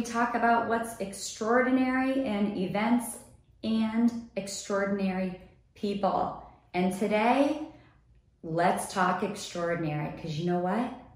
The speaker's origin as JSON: {"language": "English", "region": "Ohio", "country": "United States", "tie": "born or raised there", "said": "So I grew up in Ohio, and I probably by the age of 12, I would say, maybe a little younger, I was watching the Today Show every day."}